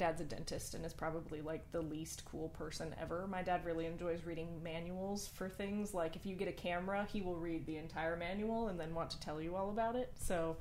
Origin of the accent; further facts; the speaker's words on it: California, United States; Sorry, I'm from California originally, and so I have a deep-seated, like...